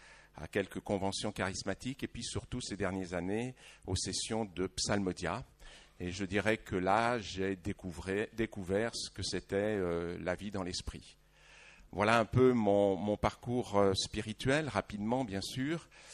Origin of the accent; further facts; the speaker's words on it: Lyon, Auvergne-Rhône-Alpes, France; je suis né à Lyon, j'ai grandi dans une église réformée, l'église réformée de la Guillotière, rue Bancel